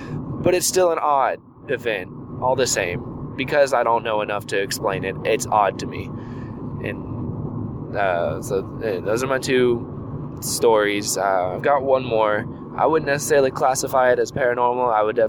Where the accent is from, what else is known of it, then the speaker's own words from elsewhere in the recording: Houston, Texas, United States; And I grew up in Houston, so I'm used to packed areas, but this area is packed.